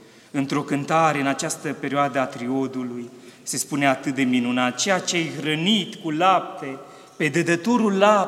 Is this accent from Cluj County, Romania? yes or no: no; Bistrița-Năsăud, Romania; am ajuns în satul meu natal, Năsăudean, de la poalele munților Țibleș, din Ardeal